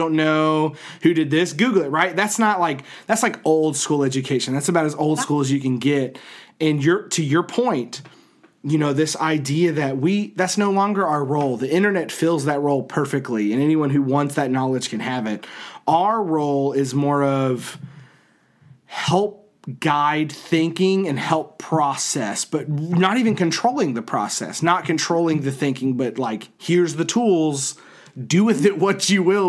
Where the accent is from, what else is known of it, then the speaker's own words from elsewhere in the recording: Texas, United States; I'm like, man, I mean, I'm a dude from Texas, right?